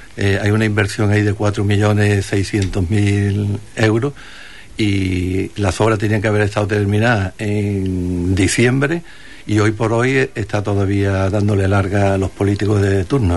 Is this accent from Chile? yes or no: no; Huelva, Andalusia, Spain; en esas cosas sí me siento yo onubense.